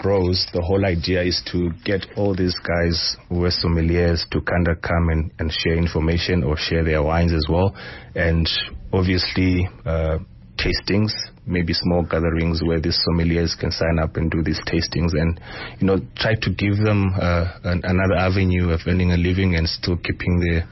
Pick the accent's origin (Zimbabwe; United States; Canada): Zimbabwe; So I grew up in Zimbabwe, going to the rough family home where you used to pick fruits in the wild.